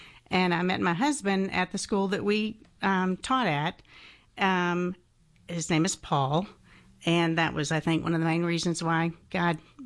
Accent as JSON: {"language": "English", "town": "Doraville", "region": "Georgia", "country": "United States", "tie": "born or raised there", "said": "Well, I am a native Atlantan. I was born and raised in Doraville, Georgia. My mother still lives in Doraville."}